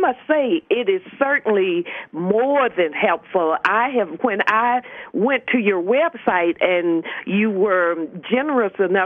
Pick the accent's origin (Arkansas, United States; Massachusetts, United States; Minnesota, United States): Arkansas, United States; moved away as an adult; now in Washington, United States; I'm from Arkansas, so my dad died in 2004, and I ended up bringing my mother from Arkansas here to the District of Columbia